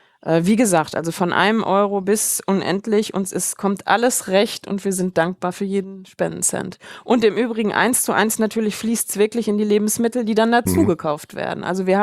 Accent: Germany; moved away; Wir sind halt Deutsche schon aus Deutschland und ehrlicherweise auch, da geht's halt ganz gut, ne?

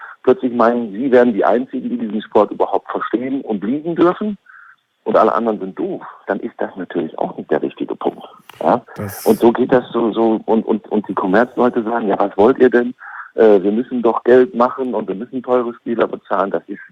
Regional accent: Oldenburg, Lower Saxony, Germany; Und da würde ich als Oldenburger erstmal sagen

